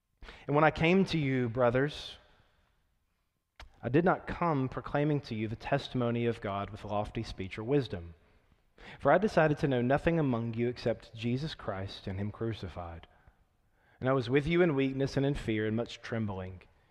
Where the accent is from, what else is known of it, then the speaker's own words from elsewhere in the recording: Texas, United States; I'm from out of town, I'm from Texas.